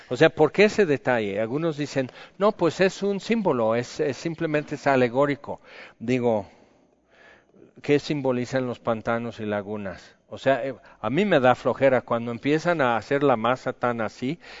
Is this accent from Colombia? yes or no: no; California, United States; now in Mexico; en el estado de California, de donde soy, en el Valle de San Joaquín, que es todo el largo del centro del estado, entre el mar y el desierto de Nevada.